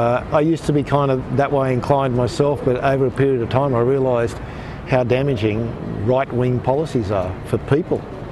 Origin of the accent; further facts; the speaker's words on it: Sydney, New South Wales, Australia; born there; also born or lived in United States; I was born in Sydney, military family, raised part of the time by foster parents. So I've had quite a mismatch of things. Lived overseas on and off for quite a number of years, particularly in the United States, where my work took me.